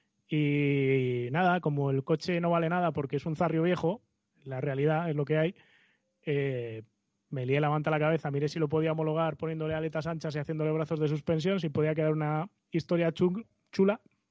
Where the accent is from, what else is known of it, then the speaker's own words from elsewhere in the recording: Galicia, Spain; Como soy gallego, el concepto es el concepto.